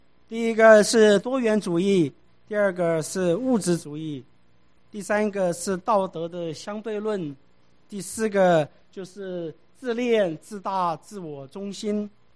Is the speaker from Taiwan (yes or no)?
yes; Taiwan; 我们从台湾来的